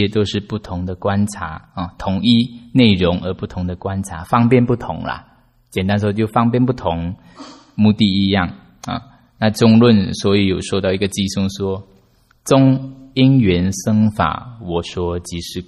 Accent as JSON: {"language": "Chinese", "country": "China", "said": "所以这个还是我们中国人很多有这样子的一个错误的见解齁"}